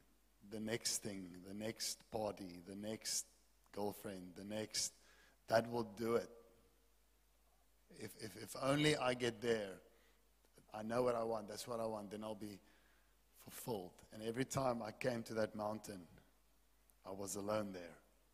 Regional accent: Wellington, Western Cape, South Africa; we're in Cape Town. We were born and raised in Wellington. We also Boerlanders, ne?

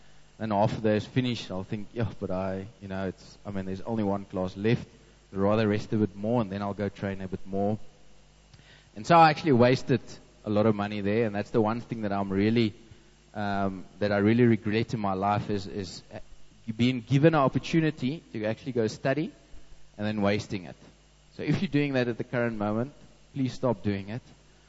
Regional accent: Windhoek, Khomas, Namibia; Then my parents moved to Namibia, into Windhoek. So I grew up in Namibia

